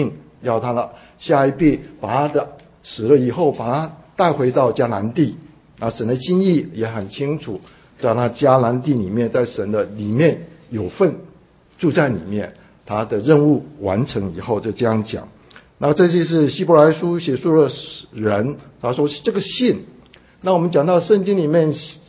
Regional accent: China; 那我们中国人其实各地各方的人都有

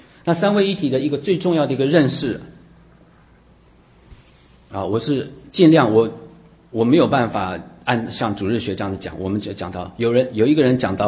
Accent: New York, United States; Chinese is a second language; 我14岁来美国，我在这边纽约长大怎么样，24岁重生等等等等等

